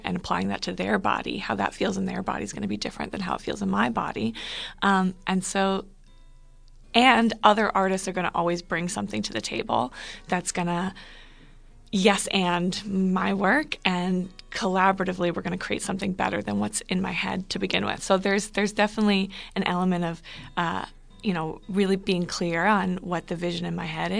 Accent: New Hampshire, United States; also born or lived in Arizona; now in Pittsburgh, United States; I grew up in New Hampshire, then I moved out to Arizona for a while, which is where part of this play is set, and then I just came to Pittsburgh in the last couple years

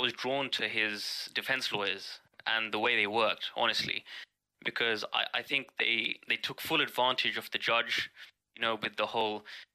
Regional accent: England, United Kingdom; Like, as an English person, you will never hear of something like this in your lifetime ever.

